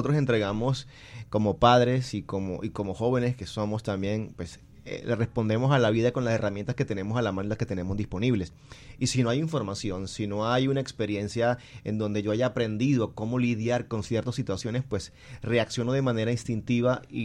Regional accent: Guaymaral, Magdalena, Colombia; crecí de niño en Guaymaral, Magdalena, escuchando radionovelas

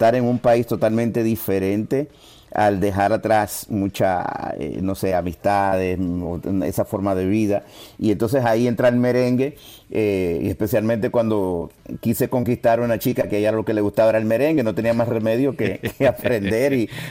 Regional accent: New York, United States; also born or lived in Dominican Republic; yo nací en República Dominicana, pero mi mamá me lleva a Nueva York cuando yo tenía un añito, bueno, meses.

